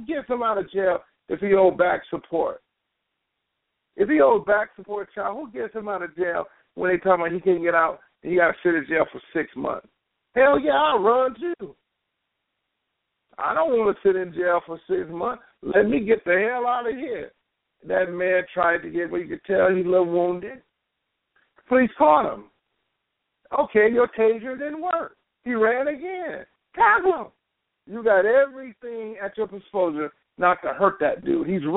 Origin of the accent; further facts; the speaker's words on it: Detroit, Michigan, United States; I'm from Detroit. I'm a black horseman.